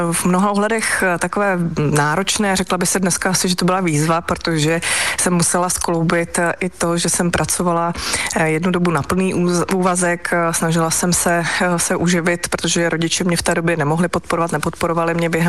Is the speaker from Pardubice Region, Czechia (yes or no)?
yes; Svitavy, Pardubice Region, Czechia; also born or lived in Litomyšl; proč jsem se narodila zrovna v Litomyšli, když jsem vlastně ze Svitav